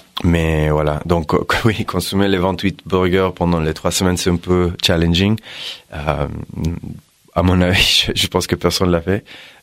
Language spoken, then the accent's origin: French; United States; French is a second language; now in France; comme américain, j'ai grandi aux États-Unis